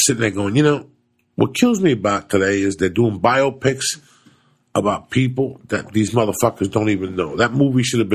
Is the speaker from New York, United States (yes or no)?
yes; New York City, New York, United States; I grew up in New York City